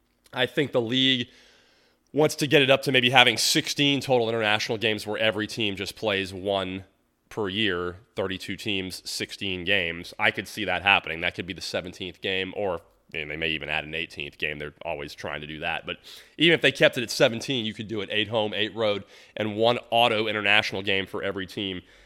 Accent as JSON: {"language": "English", "town": "Tampa", "region": "Florida", "country": "United States", "tie": "born or raised there", "said": "this goes back to growing up in Tampa, born and raised, being a Bucs fan since I could even understand anything"}